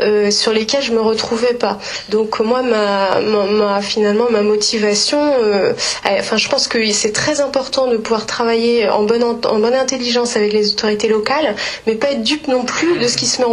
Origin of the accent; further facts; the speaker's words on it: France; Enfin moi, en tant que Française, j'arrive quasiment dans le bureau du ministre directement.